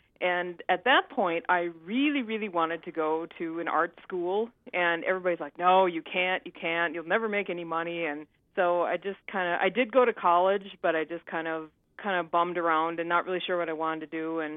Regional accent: Fosston, Minnesota, United States; I grew up in Fauston, Minnesota. It's about 45 minutes from here, a very small town.

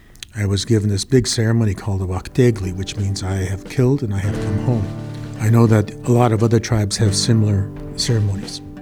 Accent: South Dakota, United States; I was the youngest officer in the 8th Division, and I am an Indian. You don't see very many Indian officers.

